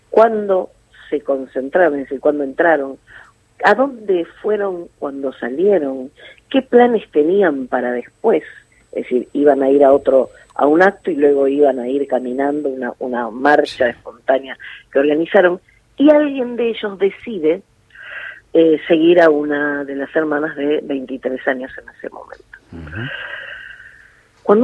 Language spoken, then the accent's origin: Spanish; Argentina; Te corre un frío y un miedo de que caigamos en lo mismo como argentinos.